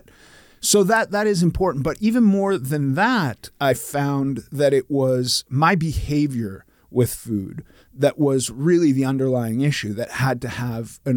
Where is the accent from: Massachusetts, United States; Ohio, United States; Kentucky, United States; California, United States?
California, United States; Los Angeles; You know, I was raised in Los Angeles, and most of my life I spent in Los Angeles, which is a real big epicenter for these kind of wacky diets.